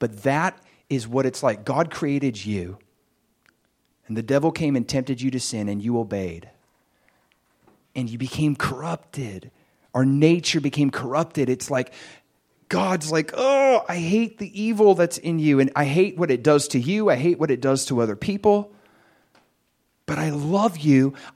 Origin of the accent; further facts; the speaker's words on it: the South, United States; so I'm from the South, so let's say nice cold sweet tea, right?